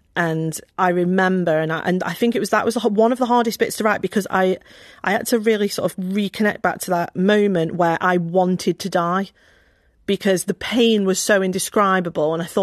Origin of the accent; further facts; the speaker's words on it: Stoke, West Midlands, United Kingdom; in our particular council estate where I grew up in Stoke, there is no resource. There is nothing good going on. You know, it was a dangerous place to be.